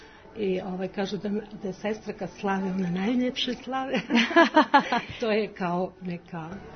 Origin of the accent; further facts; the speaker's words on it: Montenegro; moved away; Pa jeste, zato što sam ponosna i volim svoju zemlju, to mi je ova prva domovina, a ovo mi je druga.